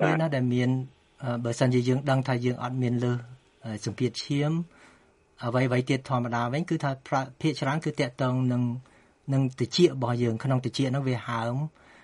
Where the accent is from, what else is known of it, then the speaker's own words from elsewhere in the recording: Tang Kouk, Kampong Thom, Cambodia; born there; ខ្ញុំកើតនៅស្រុកតាំងគោកតាំងគោកភូមិតាំងគោកស្រុកបារាយខេត្តកំពង់ធំ